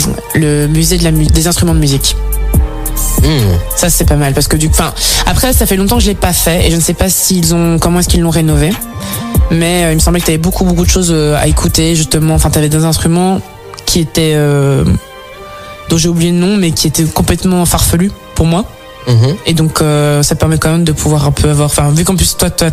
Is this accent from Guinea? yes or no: no; Brussels, Brussels-Capital Region, Belgium; je suis attachée à la Belgique, mais je suis surtout attachée à Bruxelles, plus à la ville en elle-même, parce que c'est là où j'ai grandi.